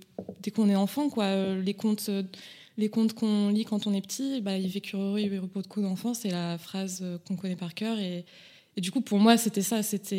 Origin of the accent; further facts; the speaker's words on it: Grenoble, Auvergne-Rhône-Alpes, France; now in Budapest, Hungary; j'ai 24 ans. Pareil, j'habite à Budapest, comme nous toutes, et en VIE. Et je suis originaire de Grenoble.